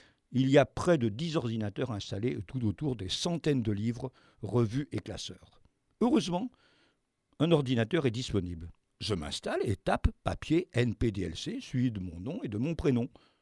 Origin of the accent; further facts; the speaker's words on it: France; J'ai beau lui dire que je suis un Français de souche, et cela depuis au moins 1600 ans